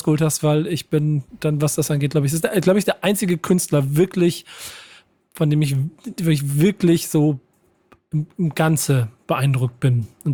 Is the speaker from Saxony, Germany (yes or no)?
no; Hamburg, Germany; Und da muss man als Hamburger einfach immer sagen